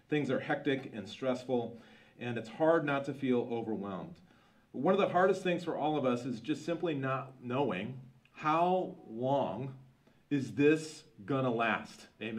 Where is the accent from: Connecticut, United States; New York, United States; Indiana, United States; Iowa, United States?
Iowa, United States; I grew up in Iowa, so I'm a landlubber like no one else.